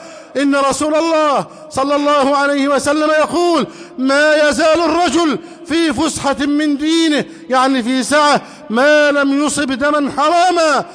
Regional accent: Egypt

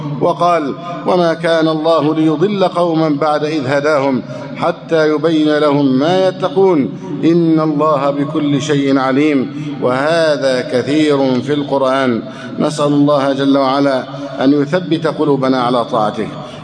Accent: Egypt

